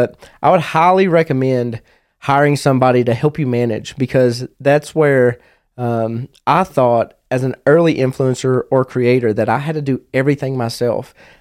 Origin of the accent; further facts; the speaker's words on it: Kentucky, United States; where I will open it up to my hometown, Macquarie County, Kentucky, where it's directed towards the youth.